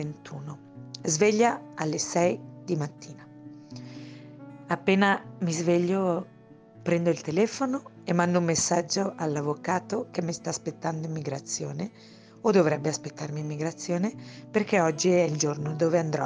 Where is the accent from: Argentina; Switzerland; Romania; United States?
Switzerland; da buona svizzera ormai gli orari sono molto inculcati